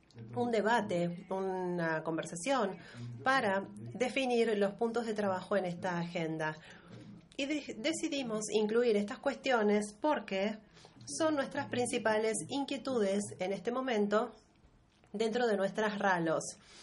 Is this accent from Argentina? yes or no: yes; Argentina; soy el presidente actual de la CRALO, soy de Argentina.